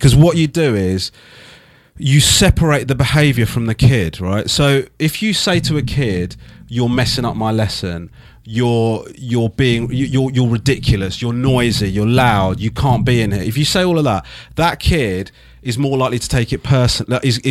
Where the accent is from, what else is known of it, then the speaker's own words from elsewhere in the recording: Crawley, South East England, United Kingdom; born there; I was born in Crawley, actually, which is south of.